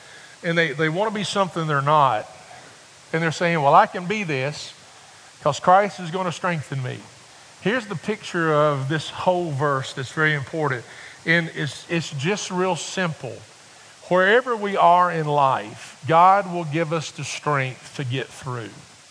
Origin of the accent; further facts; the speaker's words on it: Camelsville, United States; because I'm from Camelsville in Greensburg area, and I knew her parents.